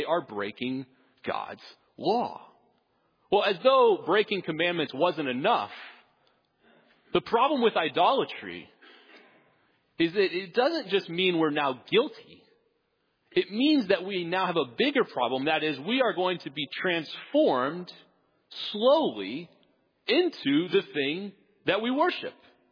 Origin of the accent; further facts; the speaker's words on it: Texas, United States; Now, I'm from Texas. I didn't grow up on a farm, surprise, but I did see a lot of cows. It's inevitable if you grow up in Texas.